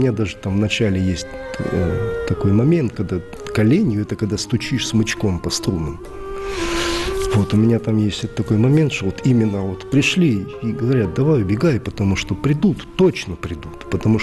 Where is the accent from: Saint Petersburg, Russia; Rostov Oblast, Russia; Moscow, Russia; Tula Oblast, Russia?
Rostov Oblast, Russia; Rostov-on-Don; now in Spain; Там я живу 25 лет. Если меня спросят, ну, ты испанец? Ну, я испанец, живу в Испании. Но на самом деле я ростовчанин. Родина моя вот она здесь.